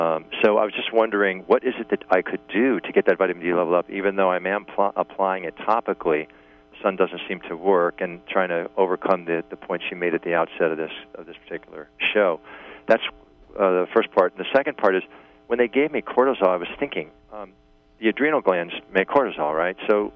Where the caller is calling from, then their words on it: New York, United States; I'm from New York.